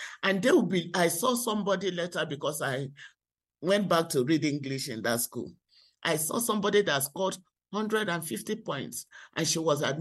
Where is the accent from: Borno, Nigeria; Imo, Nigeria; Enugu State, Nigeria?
Imo, Nigeria; Because I'm from the southern part of Nigeria, or because I'm from Imo State?